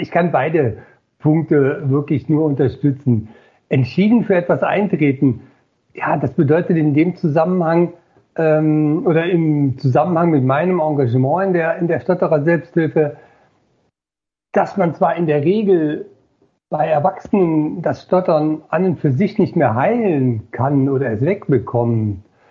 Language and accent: German; Eifel, Germany; ich bin aufgewachsen in der Eifel